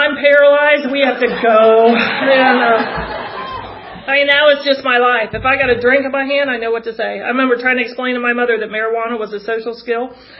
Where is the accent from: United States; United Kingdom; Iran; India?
United States; Midwest; I've never been a winter person, and that was yet another resentment growing up in the Midwest.